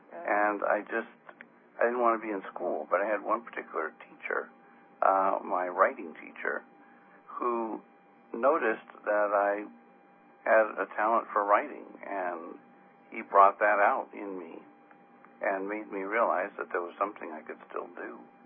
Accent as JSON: {"language": "English", "town": "Whittier", "region": "California", "country": "United States", "tie": "born or raised there", "said": "I grew up not too far from Hollywood in Whittier, California."}